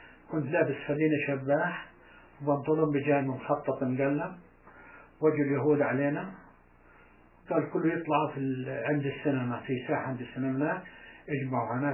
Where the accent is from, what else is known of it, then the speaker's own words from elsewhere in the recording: Palestine; moved away; احنا طلعونا من فلسطين على مصر شو نعرف؟